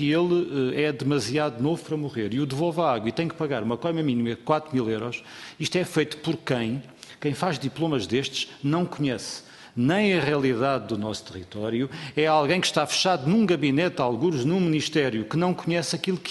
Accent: Vila de Rei, Castelo Branco, Portugal; há um no distrito que eu sou natural, em Vila de Rei, há um gastronómico do axigã.

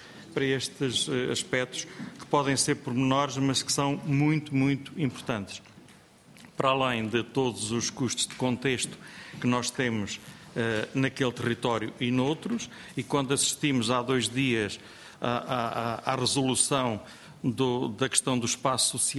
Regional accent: Centro, Portugal; eu venho da Beira Baixa

